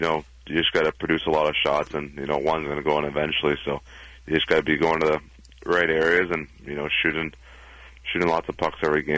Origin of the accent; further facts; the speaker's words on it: Canada; Yeah, I think a lot of kids growing up in Canada, it's, you know, what you want to do.